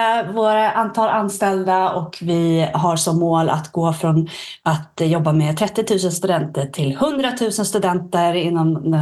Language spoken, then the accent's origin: Swedish; Stockholm, Stockholm County, Sweden; also born or lived in Linköping; jag är född och uppvuxen i Stockholm och flyttade till Linköping för att plugga till gymnasielärare. Så att jag har bott i Linköping ungefär 6 år under min utbildning där.